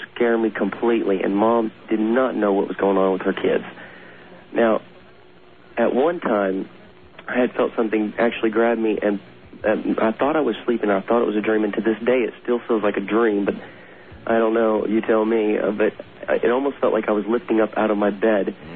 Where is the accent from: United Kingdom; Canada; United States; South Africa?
United States; Indiana; Hi. I'm from Indiana. I'm a private in the U.S. military army.